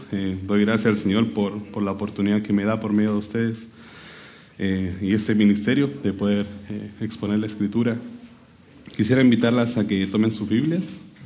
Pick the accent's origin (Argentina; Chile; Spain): Chile; yo tengo 29 años, soy chileno, así que si a veces hablo rápido, si no se me entiende, está bien